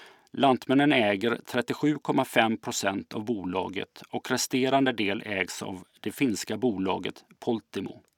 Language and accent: Swedish; Landvetter, Västra Götaland County, Sweden; Jag kommer ursprungligen från Landvetter strax utanför Göteborg.